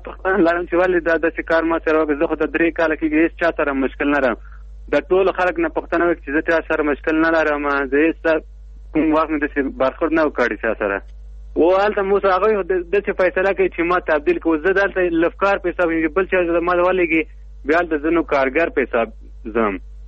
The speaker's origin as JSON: {"language": "Pashto", "region": "Logar", "country": "Afghanistan", "lives_now": "Kabul, Afghanistan", "said": "زه د لوګر اوسېدونکی یم فعلا په کابل کې اوسېږم"}